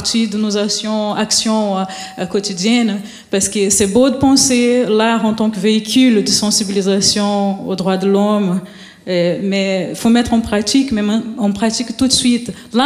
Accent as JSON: {"language": "French", "country": "Brazil", "said": "En tant que Brésilienne que je suis, je vous invite à danser."}